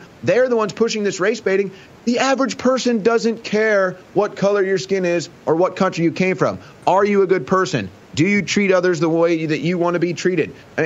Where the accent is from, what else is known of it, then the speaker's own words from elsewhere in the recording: St. Louis, Missouri, United States; Like I said, growing up in St. Louis, and that's the other thing too.